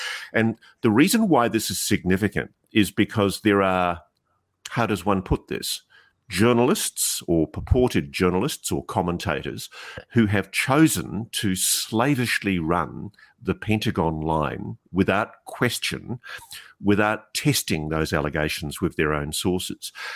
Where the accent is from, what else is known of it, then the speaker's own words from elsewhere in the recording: Australia; as an Australian, cultured in the British system of law